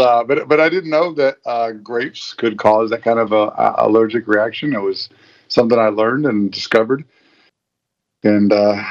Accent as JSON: {"language": "English", "country": "United States", "said": "And thank God I'm American."}